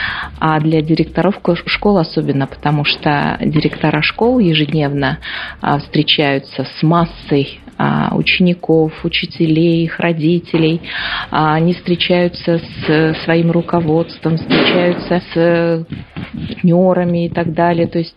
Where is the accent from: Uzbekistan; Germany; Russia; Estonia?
Uzbekistan; Нет, я просто вот из Узбекистана.